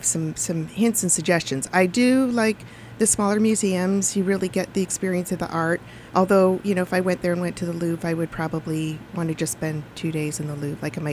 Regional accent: Boston, Massachusetts, United States; I was like tapping people on the shoulder next to me like, I'm from Boston. That's my ballet company.

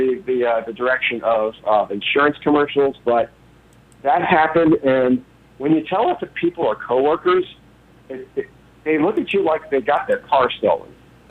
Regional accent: New York, United States; now in North Hollywood, United States; We moved out here from New York.

